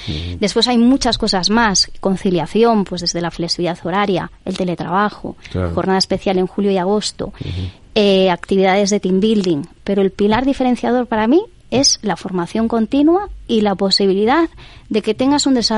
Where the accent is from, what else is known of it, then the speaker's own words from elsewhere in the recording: Vigo, Galicia, Spain; la primera oficina la abrimos en Vigo, que es de donde soy yo